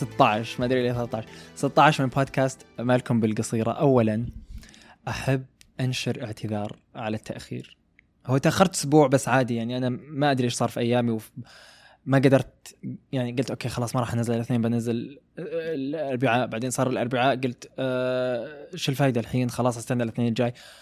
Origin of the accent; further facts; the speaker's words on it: Khobar, Eastern Province, Saudi Arabia; المهم وصلت المطار البحرين اخذت الطياره من رحت دبي من البحرين انا من الخبر فرحت مطار البحرين اخذت الطياره.